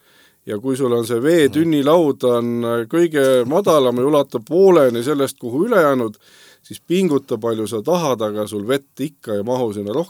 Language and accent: Estonian; Saare County, Estonia; Ja minul muidugi ei olnud mingit tahtmist raisata oma terved suve Tartus, olles saarlane.